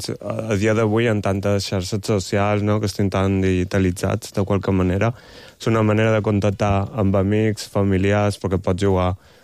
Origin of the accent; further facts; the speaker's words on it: Marratxí, Balearic Islands, Spain; now in Palma, Spain; Visc a Palma, però som de Marratxer.